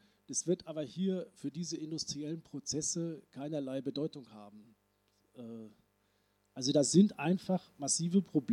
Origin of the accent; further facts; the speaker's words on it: West Germany, Germany; Also ich bin ja selber ein Wessi